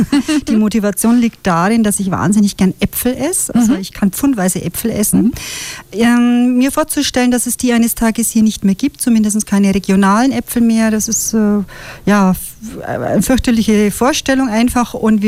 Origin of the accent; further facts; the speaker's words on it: Nuremberg, Bavaria, Germany; also born or lived in Fürth; Ja, und in Nürnberg aufgewachsen, ja.